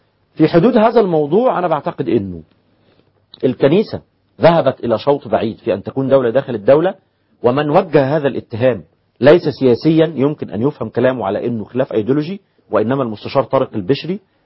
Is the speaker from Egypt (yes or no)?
yes; Egypt; احنا عندنا في مصر